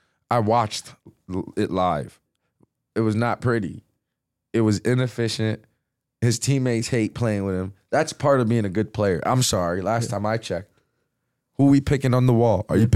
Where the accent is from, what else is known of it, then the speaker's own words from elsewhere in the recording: Lubumbashi, Haut-Katanga, DR Congo; I'm like, jeez, how does this guy know I'm from Lubumbashi?